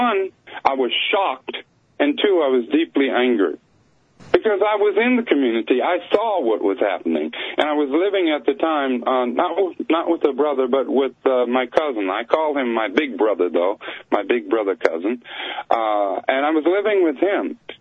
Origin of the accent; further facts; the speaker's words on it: East Coast, United States; also born or lived in California; Well, I was raised on the East Coast before going to California and finishing high school and going to college there.